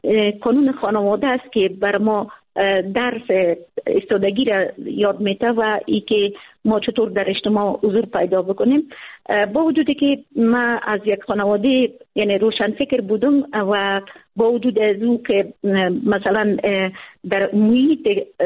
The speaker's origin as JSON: {"language": "Persian", "region": "Samangan", "country": "Afghanistan"}